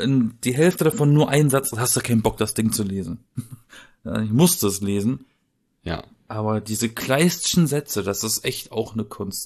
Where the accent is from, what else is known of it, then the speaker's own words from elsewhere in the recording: Baden-Baden, Baden-Württemberg, Germany; ich komme aus Baden-Baden, da stehen halt die Bentleys und die Lamborghinis vor der Einfahrt.